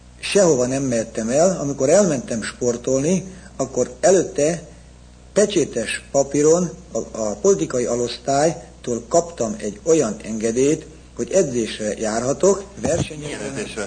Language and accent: Hungarian; Budapest, Hungary; Én városi, azaz zuglói fiú vagyok